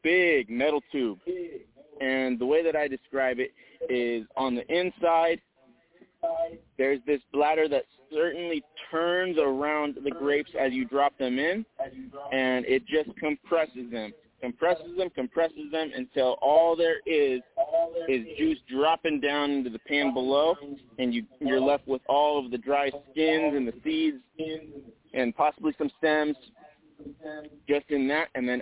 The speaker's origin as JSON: {"language": "English", "region": "California", "country": "United States", "tie": "born or raised there", "said": "So I was born in the Bay Area, and I was raised up there."}